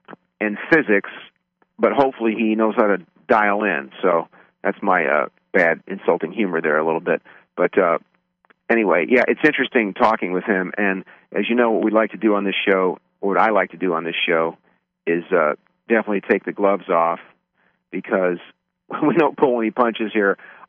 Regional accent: United States

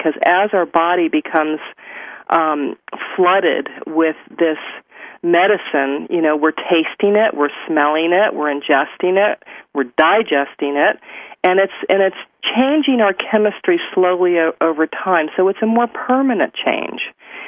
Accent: Miami, Florida, United States; also born or lived in Victoria, Canada; I lived up in Victoria on Vancouver Island for a while, and of course born and raised in Miami, Florida.

